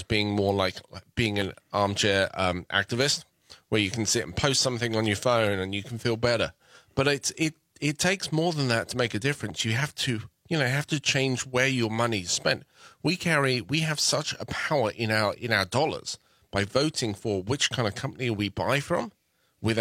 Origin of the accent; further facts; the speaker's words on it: England, United Kingdom; Because I'm from England.